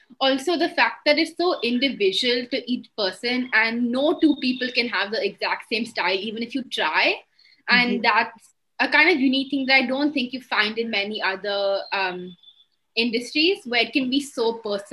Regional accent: India; I'm 17. And thank you for the great introduction. I'm from India. I've been living here my whole life. I was born here.

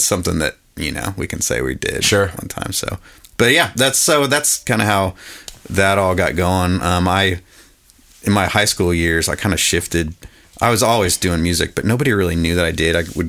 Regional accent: Iowa, United States; I grew up in Southeast Iowa, so there's nothing else to do.

